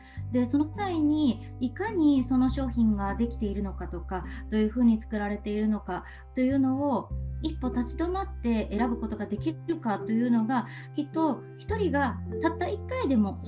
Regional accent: Mie, Japan; born there; そうですね、生まれは私三重県なんですけれども、少し中学生の頃に両親の転勤で海外に出ていたことがありまして

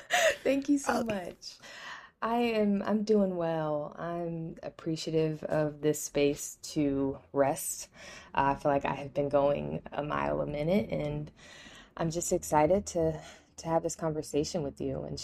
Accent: Cincinnati, Ohio, United States; moved away as an adult; also born or lived in Washington, D.C. / Chicago / Los Angeles / Atlanta; born and raised in Cincinnati, Ohio, the nasty natty.

